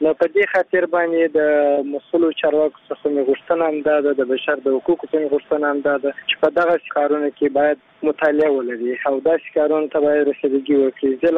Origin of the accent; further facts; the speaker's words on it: Khakrez, Kandahar, Afghanistan; دی کندهار ولایت څخه سره فکر شم زه اصلي د خاکي ولسوالي اوسېدونکو یم.